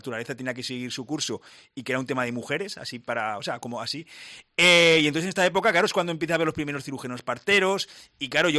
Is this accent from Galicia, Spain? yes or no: no; Aragon, Spain; Yo, como buen aragonés, es una época que me fascina.